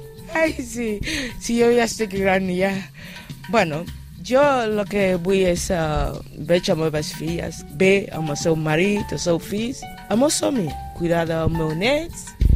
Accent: Ghana; now in Spain; En paper sóc catalana, però sóc ghanesa.

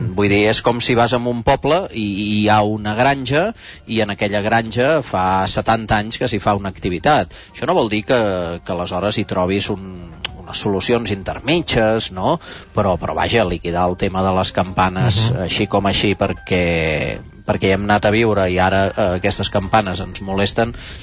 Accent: Barcelona, Catalonia, Spain; born there; jo sóc de ciutat, jo sóc nascut a Barcelona

